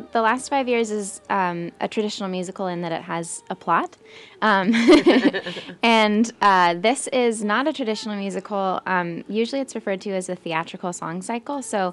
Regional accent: Sitka, Alaska, United States; I'm from Sitka.

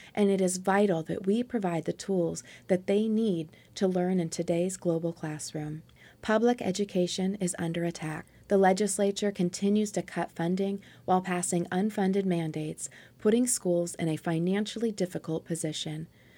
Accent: Port Alexander, Alaska, United States; I grew up in Port Alexander, just 90 miles south of Sitka, on the southern tip of Baranoff Island.

